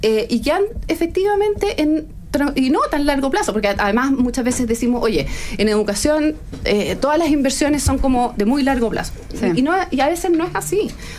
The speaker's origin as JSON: {"language": "Spanish", "country": "Chile", "said": "cuando hablamos de Chile, nosotros a nivel internacional, por ejemplo, somos el país de la OCDE que en proporción al PIB tenemos la mayor inversión en educación superior"}